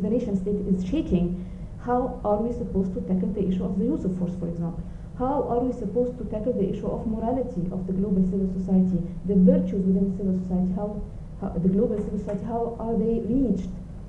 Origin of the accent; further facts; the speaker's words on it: Egypt; and I come from Egypt